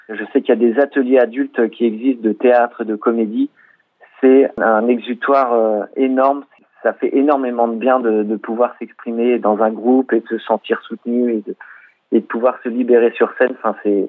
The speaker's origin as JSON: {"language": "French", "town": "Le Mans", "region": "Pays de la Loire", "country": "France", "said": "je viens du Mans. Voilà, je suis sartois."}